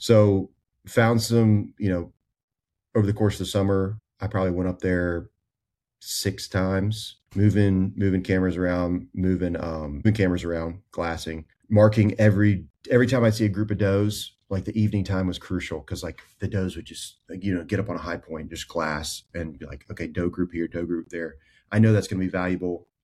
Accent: South Carolina, United States; You know, I grew up in South Carolina

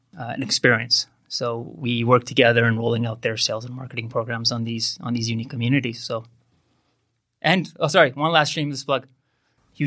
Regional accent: Iran; also born or lived in Lethbridge; now in Vancouver, Canada; We were we immigrated from Iran back in 1987. And so we were part of that mass exodus, you know, during the turmoil in the Middle East. We were lucky enough to land in Lethbridge, Alberta, of all places.

